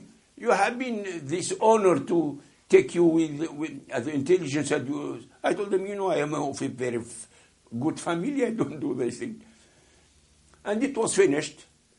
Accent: Tunis, Tunis Governorate, Tunisia; Where do you come from? I come from Tunis. I speak French, yeah?

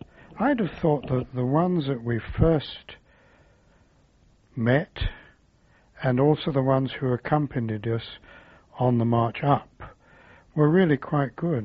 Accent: Yorkshire and the Humber, United Kingdom; I come from Yorkshire, which is a little area of England

